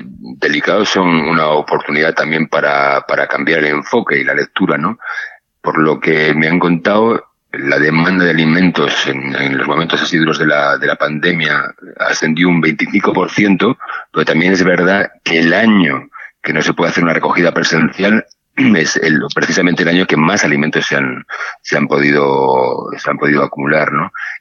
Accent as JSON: {"language": "Spanish", "town": "Vigo", "region": "Galicia", "country": "Spain", "tie": "born there", "said": "Y estar hoy aquí en Vigo, que es el lugar donde yo nací, donde está mi familia"}